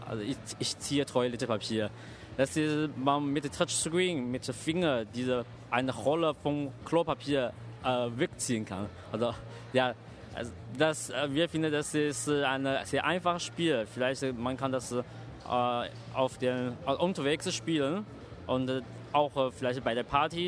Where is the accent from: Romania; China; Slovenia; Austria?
China; now in Germany; Ich komme aus China.